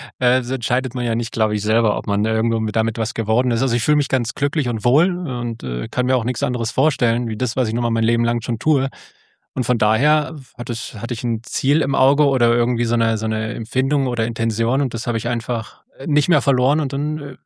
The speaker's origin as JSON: {"language": "German", "town": "Groß-Welsbach", "region": "Thuringia", "country": "Germany", "tie": "born or raised there", "also_born_or_lived": "Bad Langensalza", "said": "gebürtig komme ich aus Bad Langensalza und war dann von dort an unterwegs. Bin aufgewachsen in so einem relativ kleinen Kaff namens Groß-Welsbach"}